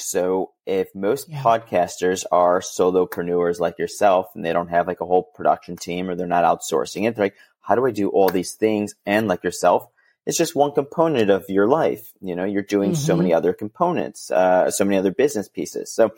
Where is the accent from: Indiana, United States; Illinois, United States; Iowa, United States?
Illinois, United States; Chicago; now in Los Angeles, United States; I'm from Chicago. So my mom's actually visiting for the month. So I feel terrible. I'm like, you left the cold of Chicago for the rain of LA.